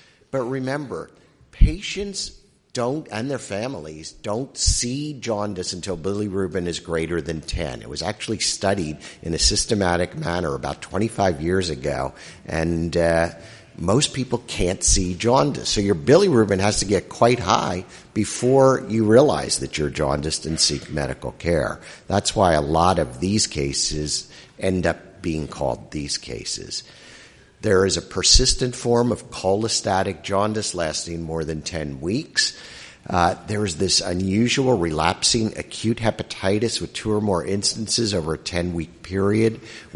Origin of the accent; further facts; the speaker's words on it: Ohio, United States; I come from Ohio